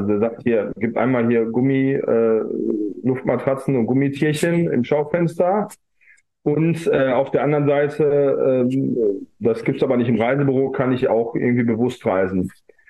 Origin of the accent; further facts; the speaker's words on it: Essen, North Rhine-Westphalia, Germany; Und im Jahr 2017 war auch zufällig die Stadt Essen, meine Heimatstadt, wie du eben richtig erkannt hast, Umwelthauptstadt Europas.